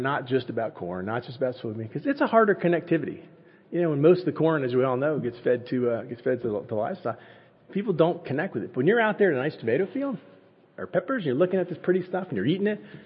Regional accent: United States; I grew up on the Chesapeake Bay, right? We had everybody at bumper stickers.

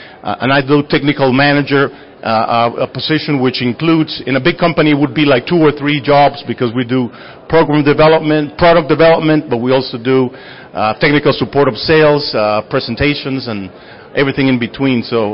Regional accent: Honduras; moved away as an adult; I'm originally from Honduras, from Central America.

